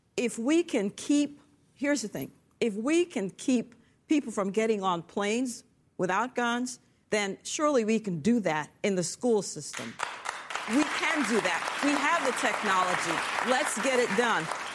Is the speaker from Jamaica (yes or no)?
yes; Jamaica; I'm from Jamaica.